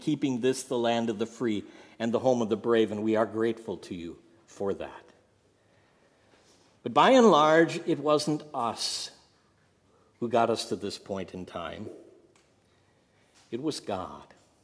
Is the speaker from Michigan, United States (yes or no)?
yes; Bay City, Michigan, United States; I grew up in Bay City, Michigan. Downtown Bay City at that time was lined with parking meters.